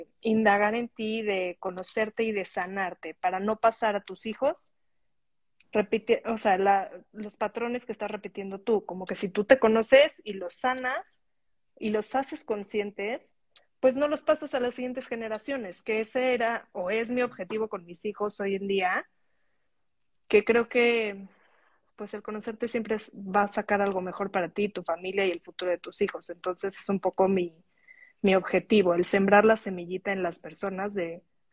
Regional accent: Mexico City, Mexico; moved away as an adult; me fui a vivir fuera de la Ciudad de México, donde había vivido siempre.

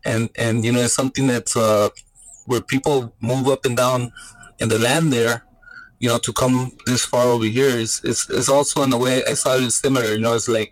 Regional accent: Mexico; also born or lived in Los Angeles; now in United States; that's my first memories, is growing up in Mexico and then in the projects, which was in Boyle Heights.

